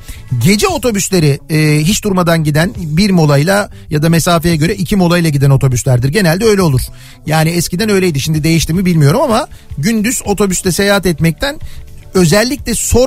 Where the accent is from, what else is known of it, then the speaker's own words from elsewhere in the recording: Nurhak, Kahramanmaraş, Turkey; now in Istanbul, Turkey; 2014 senesi memleketim Nurhak Kahramanmaraş'a gittim, bayram tatili.